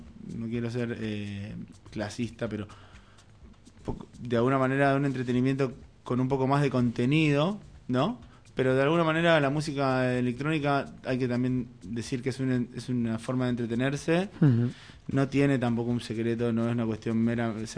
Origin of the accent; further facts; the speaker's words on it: Rosario, Santa Fe, Argentina; Bueno, te decía, como soy de Rosario